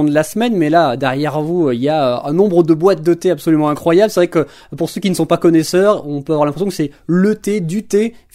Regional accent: France; Aujourd'hui, chez nous, en France, on parlera du Limousin en fin de semaine, mais en France, d'une manière générale, le thé fait sa place.

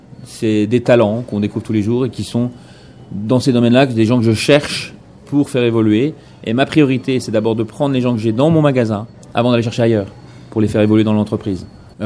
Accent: Grand Est, France; mon parcours il a été essentiellement Lorraine, puisque je suis Lorrain. J'ai parcouru tout le Grand Est, de Metz à Verdun, de Verdun à Strasbourg, de Strasbourg à Nancy

